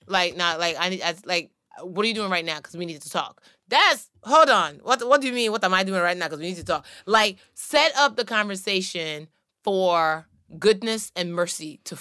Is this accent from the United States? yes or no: no; Nigeria; I'm not yelling at anybody. I'm Nigerian, okay?